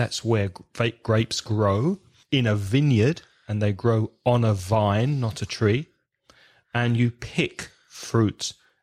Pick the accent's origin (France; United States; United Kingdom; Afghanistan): United Kingdom; England; now in Spain; My neighbor is constantly aware that I'm English